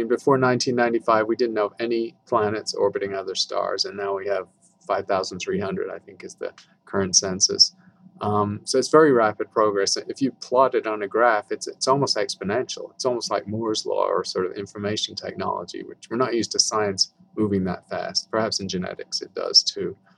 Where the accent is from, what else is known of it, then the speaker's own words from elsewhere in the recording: United Kingdom; now in Tucson, United States; I'm a Brit, but I've worked here for 35 years, long time, because we have clear skies.